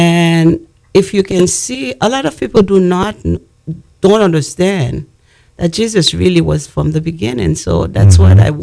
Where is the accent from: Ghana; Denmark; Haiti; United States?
Haiti; English is a second language; I am from Haiti. So in Haiti, this is from Haiti. This is my heart from Haiti to here.